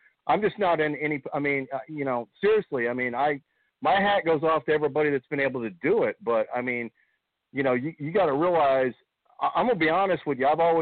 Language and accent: English; Dallas, Texas, United States; I just said … from Dallas.